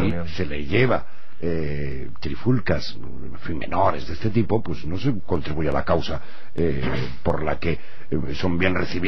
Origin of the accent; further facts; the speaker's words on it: Community of Madrid, Spain; yo que soy español, soy de la Comunidad de Madrid